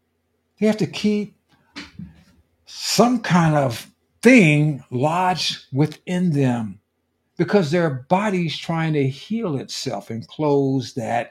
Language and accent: English; California, United States; The Democrats in my home state, my former home state of California